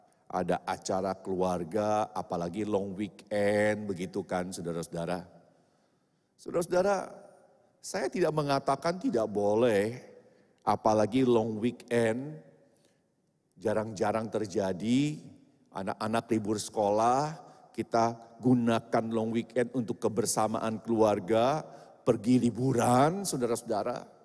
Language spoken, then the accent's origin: Indonesian; Bandung, West Java, Indonesia; Saya orang Bandung, istri saya orang Bandung.